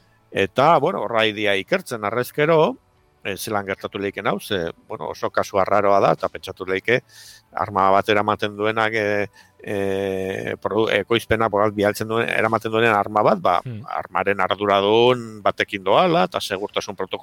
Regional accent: Eibar, Basque Country, Spain; ni Eibartarra naiz

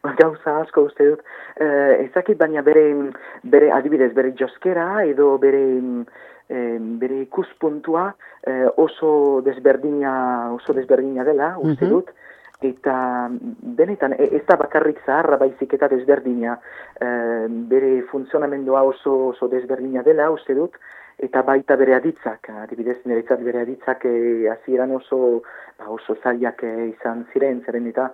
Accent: Auvergne-Rhône-Alpes, France; first language French; Basque is a second language; Ardeskoa naiz, eta frantsesez hitz egin, ba beti da ni frantsesez hitz egin nuen, pitxat gazterainaz ere, eta hauen dela bizpairu urte, eba hasi nintzen euskara ikasten.

